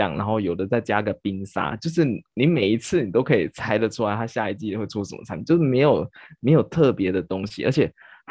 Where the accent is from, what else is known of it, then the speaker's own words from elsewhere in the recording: Taiwan; 因为我台湾人就很习惯